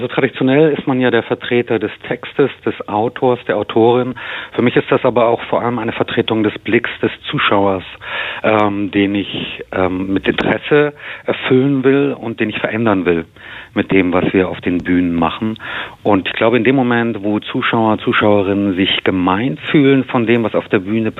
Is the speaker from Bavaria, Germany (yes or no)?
yes; Bavaria, Germany; also born or lived in Italy; Na, ich bin ja in Italien und in Bayern aufgewachsen